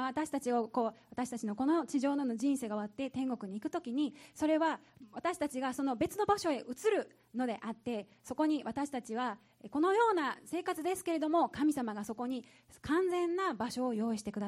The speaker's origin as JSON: {"language": "Japanese", "town": "Portland", "region": "Oregon", "country": "United States", "tie": "born or raised there", "second_language": "Japanese", "moved": "yes", "lives_now": "Japan", "said": "写真で私の故郷ですね、オレゴンを見せたいと思います。"}